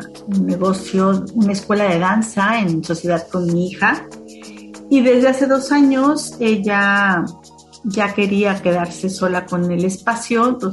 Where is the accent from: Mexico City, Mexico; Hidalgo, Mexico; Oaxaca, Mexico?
Mexico City, Mexico; also born or lived in Chihuahua; now in Guadalajara, Mexico; yo nací en Chihuahua por azares de mi madre y del destino, y los primeros 6 años viví aquí en Guadalajara, y el resto de mi vida transcurrió en México.